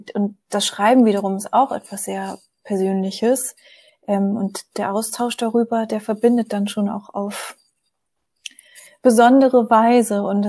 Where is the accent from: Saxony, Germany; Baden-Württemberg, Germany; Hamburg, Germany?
Hamburg, Germany; Ich bin in der Nähe von Hamburg aufgewachsen